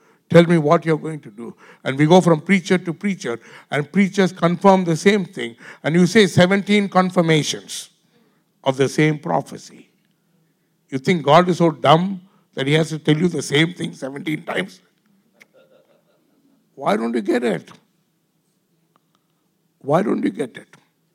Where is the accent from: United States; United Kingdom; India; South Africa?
India; English is a second language; I'm an Indian guy, young guy, 24 years.